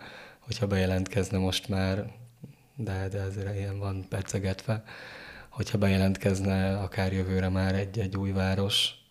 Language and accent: Hungarian; Kaposvár, Somogy, Hungary; now in Pécs, Hungary; Én Kaposvárról kerültem Pécsre ezelőtt 8 éve, lassacskán, igen.